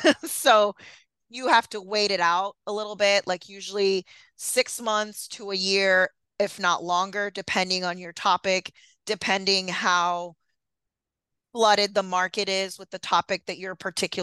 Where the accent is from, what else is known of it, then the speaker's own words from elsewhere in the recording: Florida, United States; I am from Florida.